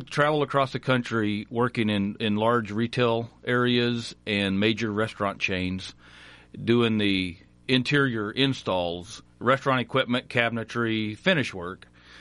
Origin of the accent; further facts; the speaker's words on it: Colorado, United States; now in Iowa, United States; I've lived in Iowa now for a couple of years. I came from Colorado, way up in the mountains.